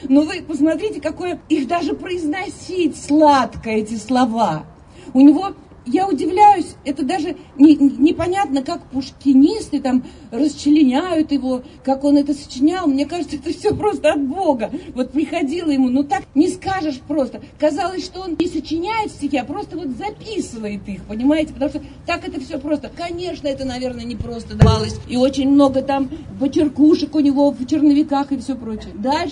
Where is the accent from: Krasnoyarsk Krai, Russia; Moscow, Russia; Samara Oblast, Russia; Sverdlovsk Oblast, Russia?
Sverdlovsk Oblast, Russia; Nizhny Tagil; вот у нас сейчас в Нижнем Тагиле, я из Нижнего Тагила